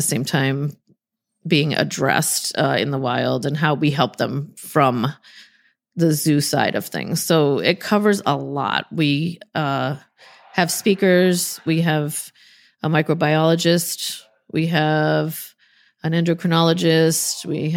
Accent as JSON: {"language": "English", "region": "Massachusetts", "country": "United States", "also_born_or_lived": "Florida", "moved": "yes", "said": "So I'm from Massachusetts, and I didn't love winter, which is why I moved to Florida. And actually, I was there almost 10 years."}